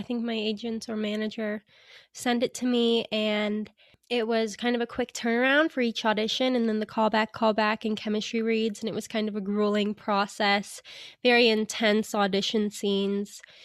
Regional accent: Reno, Nevada, United States; I grew up in Reno, so Tahoe area, so it's kind of home.

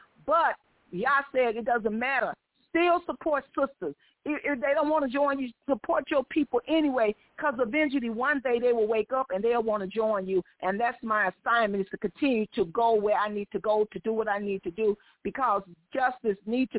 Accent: Chicago, Illinois, United States; I am from Chicago, and so I'm listening

